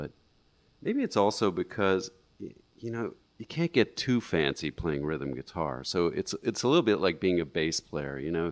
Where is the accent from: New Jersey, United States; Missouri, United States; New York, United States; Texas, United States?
Missouri, United States; St. Louis; Well, I was raised in St. Louis and, came up in the mid to late 70s, really, is when I started getting serious about guitar. And the area of St. Louis where I grew up was pretty integrated.